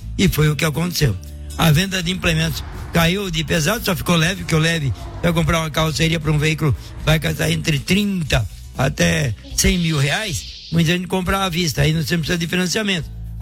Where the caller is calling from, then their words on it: Parobé, Rio Grande do Sul, Brazil; sou de Parobé, ligado com o tio aqui no Rio Grande do Sul.